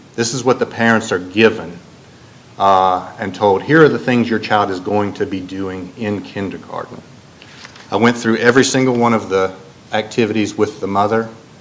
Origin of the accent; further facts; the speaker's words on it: Chattanooga, Tennessee, United States; from Chattanooga